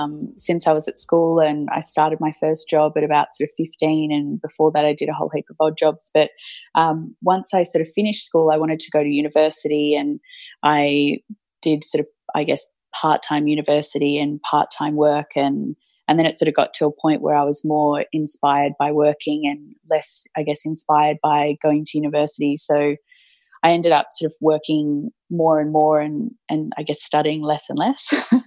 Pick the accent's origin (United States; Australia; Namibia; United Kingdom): Australia; Belrose, New South Wales; also born or lived in Terry Hills; So I grew up in Belrose on the, I guess, the cusp of the North Shore and the Northern Beaches. Before that, we lived in Terry Hills. And I think we moved to Belrose the day before my 4th birthday. So we've been here for, I guess, ages